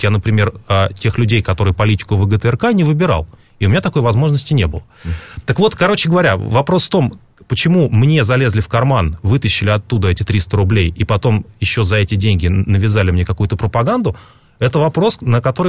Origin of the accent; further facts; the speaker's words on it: Russia; born there; я родился в России, я живу в нашей стране, я намерен здесь и дальше жить.